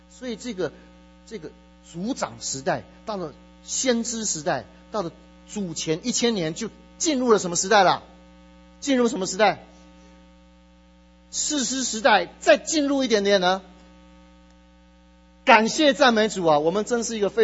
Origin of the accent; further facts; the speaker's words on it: Taiwan; 我是从台湾来的背景，我的奶奶是那个拜关公的，我发现我的这个家族能够从我母亲从我父亲敬拜这位独一的真神，